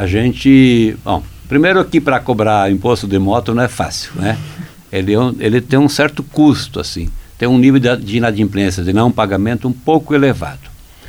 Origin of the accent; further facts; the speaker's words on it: Rio Grande do Sul, Brazil; Minha terra natal, Rio Grande do Sul